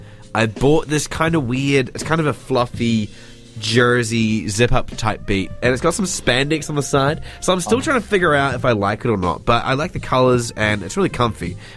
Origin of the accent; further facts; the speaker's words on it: Invercargill, Southland, New Zealand; I'm originally from Invercargill.